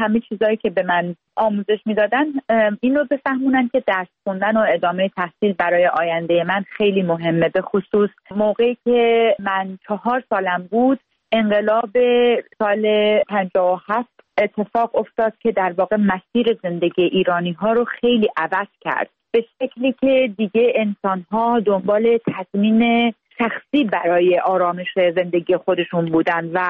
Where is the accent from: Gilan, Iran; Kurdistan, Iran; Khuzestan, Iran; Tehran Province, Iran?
Tehran Province, Iran; Tehran; born there; من حقیقتا در تهران به دنیا آمدم، از یک پدر و مادر جوان اولین فرزند خانواده بودم